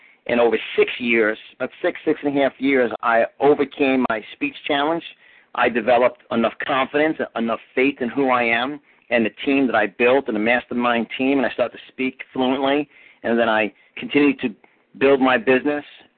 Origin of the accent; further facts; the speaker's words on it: New York, United States; accent: New York; I was born and raised in New York, as you guys will hear my accent.